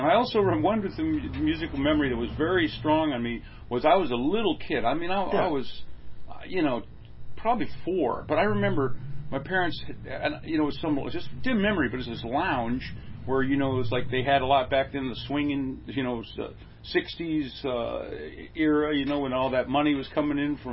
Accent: California, United States; also born or lived in Montebello; So, but I grew up in Orange County.

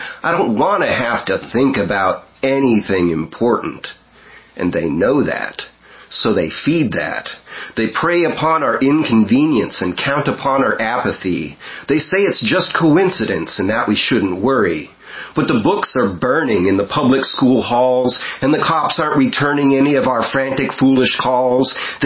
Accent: Anaheim, California, United States; also born or lived in North Dakota; So yeah, Cali. Anaheim, California.

